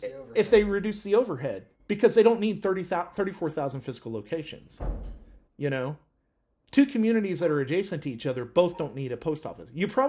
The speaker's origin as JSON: {"language": "English", "region": "Kentucky", "country": "United States", "tie": "born or raised there", "said": "But like, when growing up in Kentucky, every little town, you know, real town, had a Walmart in them."}